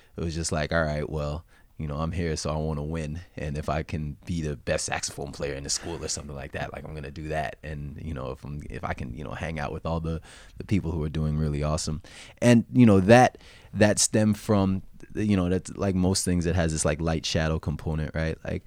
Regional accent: South Orange, New Jersey, United States; I was born in New Jersey. I grew up there too. And it was a really wonderful place to grow up. As much as a bad rap as Jersey gets, it was great.

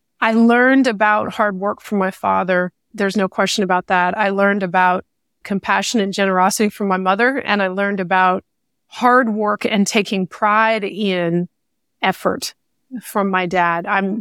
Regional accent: Waco, Texas, United States; born there; I was born in Waco, Texas, moved around a lot as a child.

